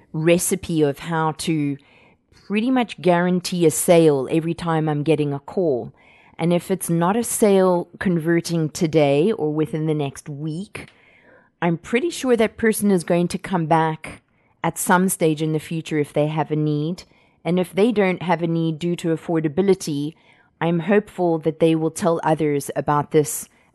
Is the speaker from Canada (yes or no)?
yes; Canada; And also because I'm Canadian, it just makes sense.